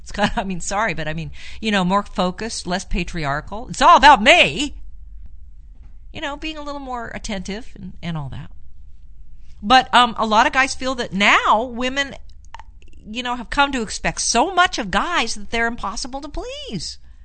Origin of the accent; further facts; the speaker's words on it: Los Angeles, California, United States; also born or lived in San Francisco; I'm a native. I grew up, I was born in Los Angeles. Lived in San Francisco for quite a while, though. Which was kind of cool. Got out of L.A.